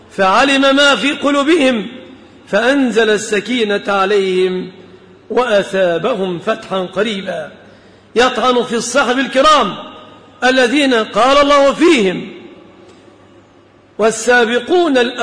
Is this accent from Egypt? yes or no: yes; Egypt; وخاصة نحن كمصريين